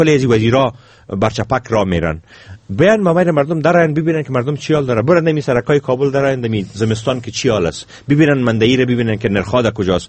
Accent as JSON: {"language": "Persian", "country": "Afghanistan", "said": "ما افغان هستیم، ما صاحب از این خانه هستیم،"}